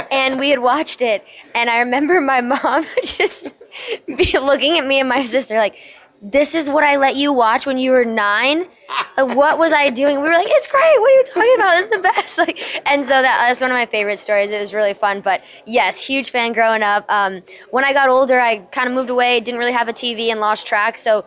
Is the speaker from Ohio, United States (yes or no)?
no; New Jersey, United States; I grew up in Jersey, so being here is definitely, like, I get that little feel of home.